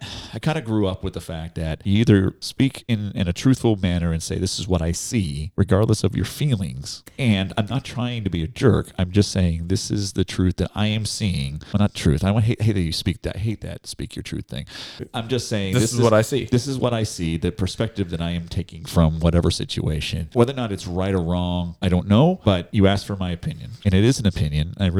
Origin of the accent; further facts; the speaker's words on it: New England, United States; I mean, I everybody knows I grew up in New England. I usually speak my mind.